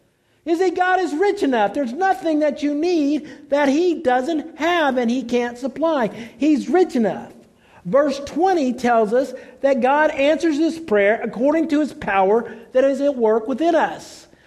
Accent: Oklahoma, United States; he always made fun of me because I'm from Oklahoma, and I don't like thunderstorms.

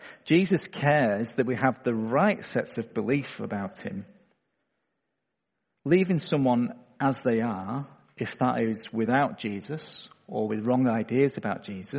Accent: Manchester, North West England, United Kingdom; in the church I grew up back in Manchester

